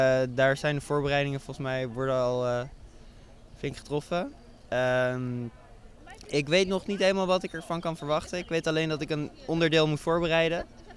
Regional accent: Utrecht, Netherlands; Wij kwamen allemaal uit de regio Utrechtse Heuvelrug en zo. En ik kom dan uit Opkoude, dus net weer andere kant van Utrecht, maar ongeveer Utrecht allemaal.

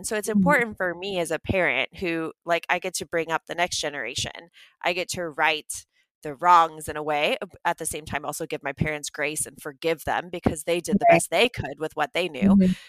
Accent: United States; So for the listeners, we're both American, but I've never ever seen you in America.

